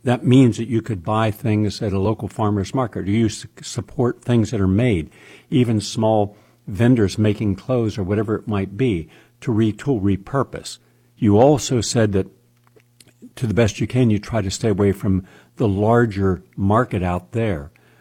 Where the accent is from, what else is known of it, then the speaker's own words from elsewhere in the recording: Appalachia, United States; I come from Appalachia. It has been devastated.